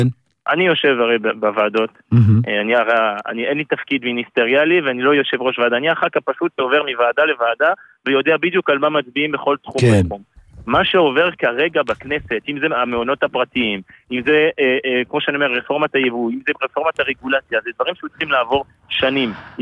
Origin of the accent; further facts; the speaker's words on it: France; Hebrew is a second language; now in Israel; אני בא מצרפת, כפי שאתה שומע.